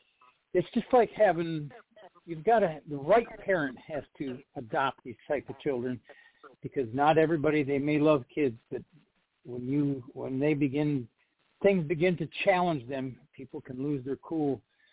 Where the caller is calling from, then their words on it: Michigan, United States; Peninsula of Michigan.